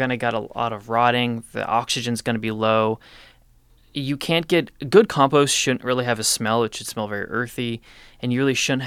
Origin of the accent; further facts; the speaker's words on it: Pennsylvania, United States; When I first moved to this area, I grew up in Pennsylvania, and we have lots of rhododendrons.